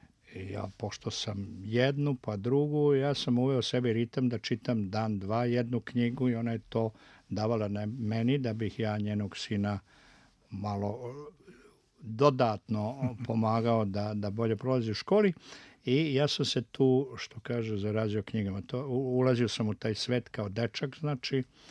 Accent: Višegrad, Republika Srpska, Bosnia & Herzegovina; ja sam odrastao u Višegradu od 56. godine

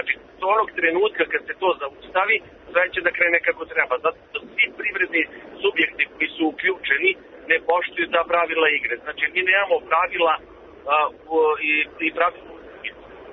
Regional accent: Kruševac, Šumadija and Western Serbia, Serbia; Ja sam inače iz Kruševca.

